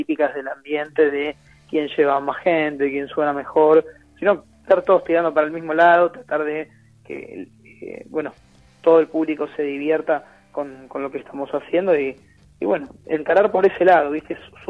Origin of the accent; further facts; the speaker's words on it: Buenos Aires, Argentina; Yo soy de Villa del Parque.